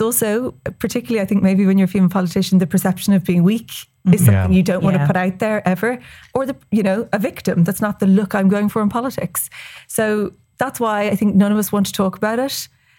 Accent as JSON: {"language": "English", "region": "Munster", "country": "Ireland", "said": "Like, I'm from West Cork."}